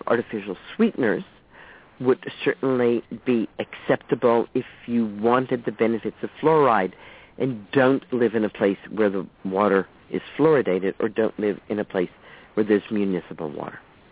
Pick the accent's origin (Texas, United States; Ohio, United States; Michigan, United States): Texas, United States; I grew up in Texas. And I grew up in Texas in the 50s.